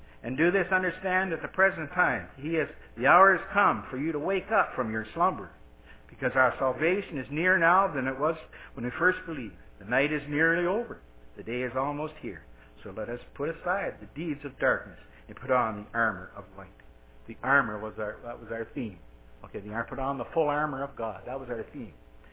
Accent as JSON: {"language": "English", "town": "Glasgow", "region": "Nova Scotia", "country": "Canada", "tie": "born there", "said": "I was born in Glasgow, Nova Scotia, so it was wonderful for me to go back and talk to people."}